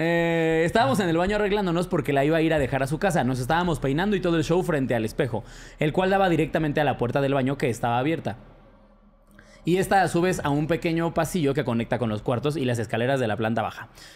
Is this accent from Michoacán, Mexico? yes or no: no; Atlixco, Puebla, Mexico; Sucedió cuando yo tenía 17 años y vivía en casa con mi familia. Todo esto en mi pueblito, Atlixco, Puebla.